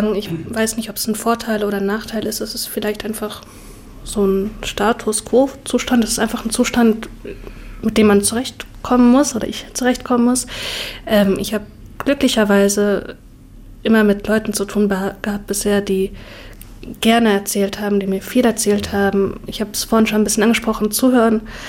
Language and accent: German; Sigmaringen, Baden-Württemberg, Germany; Ich bin in Sigmaringen aufgewachsen, das ist so eine kleine idyllische Stadt in Baden-Württemberg